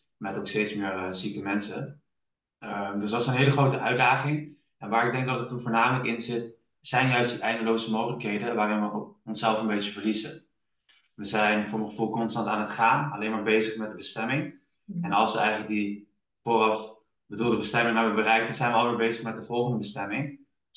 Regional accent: Nijmegen, Gelderland, Netherlands; Ik ben 28 jaar oud en ik woon op dit moment in Nijmegen. Ik kom ook uit Nijmegen.

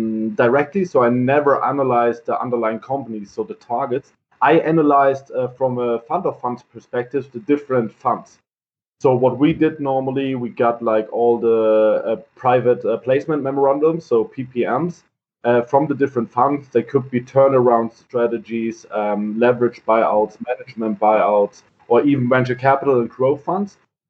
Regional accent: Heidelberg, Baden-Württemberg, Germany; So I'm born and raised in Heidelberg.

